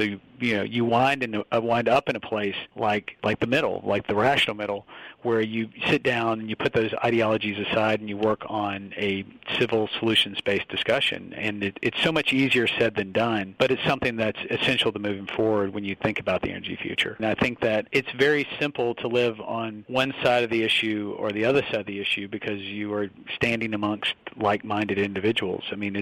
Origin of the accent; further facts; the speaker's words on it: Shreveport, Louisiana, United States; You know, I'm actually from Shreveport, Louisiana, which is north of New Orleans.